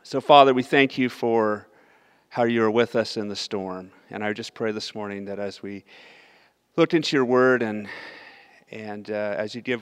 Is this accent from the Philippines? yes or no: no; Kamloops, British Columbia, Canada; born there; also born or lived in Okanagan; I'm actually a BC boy. I was born in Kamloops and actually lived in the Okanagan a number of years.